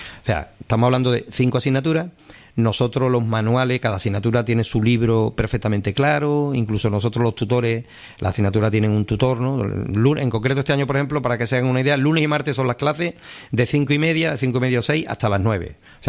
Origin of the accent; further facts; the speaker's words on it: Lebrija, Andalusia, Spain; lo digo yo por mí que soy de Lebrija